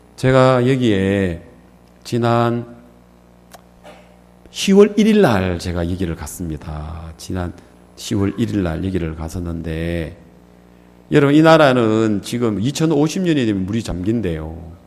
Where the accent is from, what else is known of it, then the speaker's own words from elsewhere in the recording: South Korea; 저는 한국에서 온 목사인데